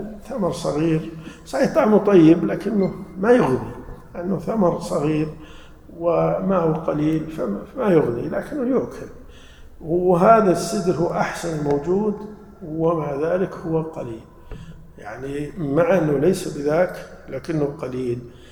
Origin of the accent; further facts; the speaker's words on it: Najd, Saudi Arabia; تعرفون الأثل عندنا في نجد كثير يسمونه الطرفاء